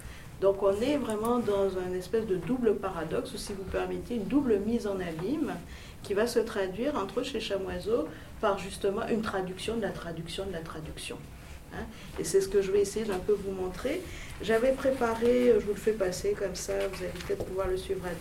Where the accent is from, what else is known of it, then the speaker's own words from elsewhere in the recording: Guadeloupe; pour ma part, je suis de la Guadeloupe. Donc j'ai une tradition bilinguiste entre le français et le créole.